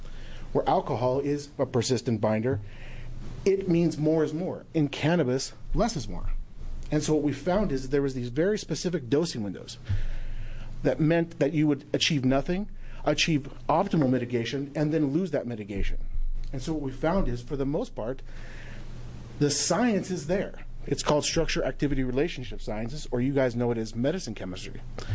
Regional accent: Oregon, United States; I'm from Lane County, Representative Olson's district.

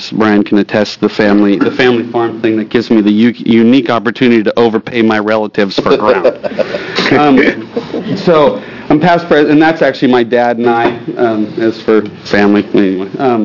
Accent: Oregon, United States; So I grew up in Oregon Ag, literally went to Oregon State.

